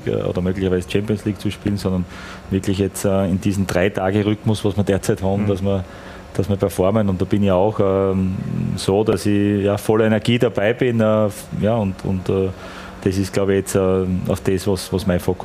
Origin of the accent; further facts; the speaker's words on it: Styria, Austria; ich bin ja aus der Steiermark, fühle mich sehr wohl in Graz